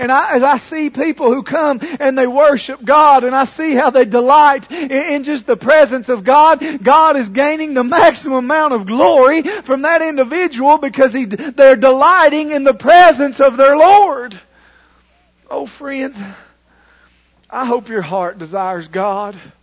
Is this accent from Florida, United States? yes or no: no; Kentucky, United States; I grew up in Letcher County in eastern Kentucky.